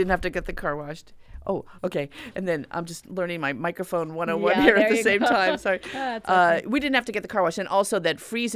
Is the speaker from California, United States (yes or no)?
yes; California, United States; And we were just in Maine. And I'm from California.